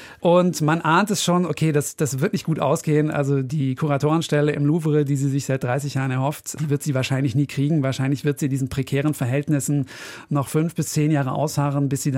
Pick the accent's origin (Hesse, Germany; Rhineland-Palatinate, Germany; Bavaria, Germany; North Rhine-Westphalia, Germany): North Rhine-Westphalia, Germany; Ich bin auch aus Nordrhein-Westfalen.